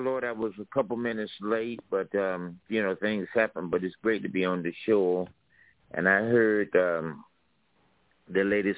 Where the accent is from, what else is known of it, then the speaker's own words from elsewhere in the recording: Fort Pierce, Florida, United States; And and of course I am from Fort Pierce, Florida, and that's St. Lucie County.